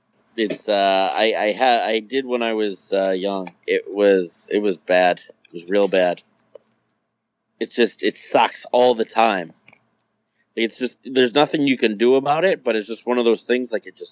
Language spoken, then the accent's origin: English; Boston, Massachusetts, United States; as you said, I'm from Boston, and retarded is... You know, par for the course around here.